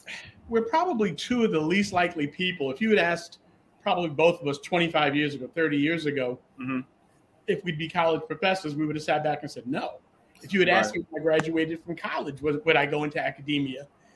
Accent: Bronx, New York, United States; I'm born and raised in the Bronx, graduated Evander High School, went on to college at Baruch

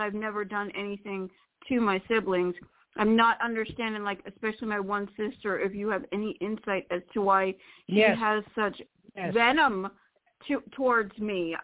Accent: Florida, United States; from Florida.

